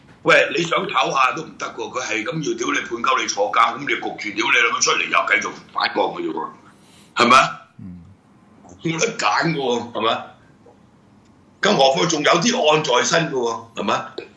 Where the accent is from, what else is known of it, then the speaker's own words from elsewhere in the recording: Hong Kong; 所以我們作為即是土生土長的香港人，我們是他們的即是比他們年長那麼多的